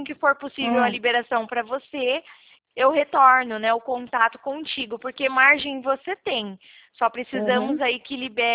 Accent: São Paulo, Brazil; eu sou de São Paulo.

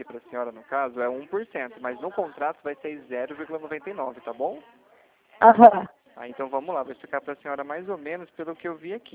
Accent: Limeira, São Paulo, Brazil; Isso, ó, eu sou aqui de Limeira, tá? Eu sou do interior de São Paulo

